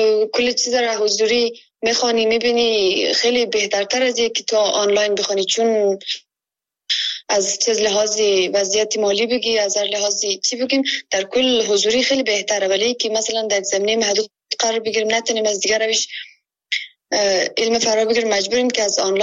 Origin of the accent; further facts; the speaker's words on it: Afghanistan; now in Kabul, Afghanistan; از ولایت کندی هستم، یا ولایت ما اینترنت تمو منطقه که ما زندگی میمیم کار نمیتن. تمو خاطر من در کابل هستم